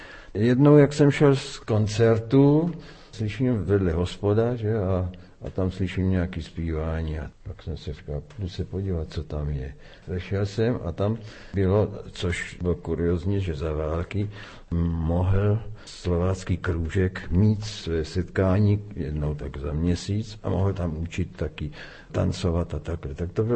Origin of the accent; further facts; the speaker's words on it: Strážnice, South Moravian Region, Czechia; já jsem žil jako dítě ve Strážnici